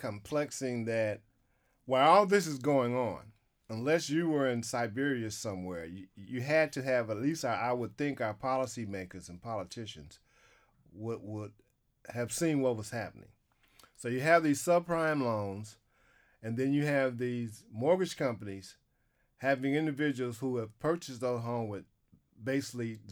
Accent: Detroit, Michigan, United States; when I grew up in Detroit, well, the front side of the neighborhood were homeowners.

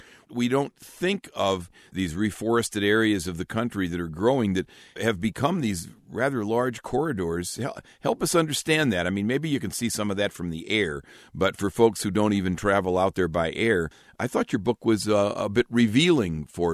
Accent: Midwest, United States; now in Boise, United States; So I'm from the Midwest, but when I live out here, I'm from the east.

